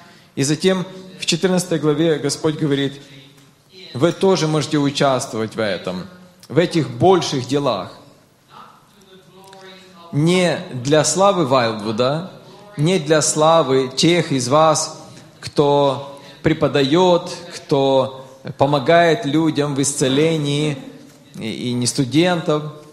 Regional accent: Cairo, Cairo Governorate, Egypt; Мне нравится этот регион, потому что я вырос там. Я вырос в Каире, в Египте. Это мой дом был в детстве.

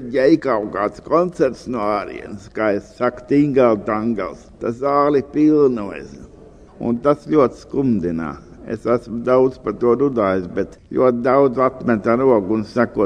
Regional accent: Sigulda, Vidzeme, Latvia; Esmu dzimis un audzis Siguldā.

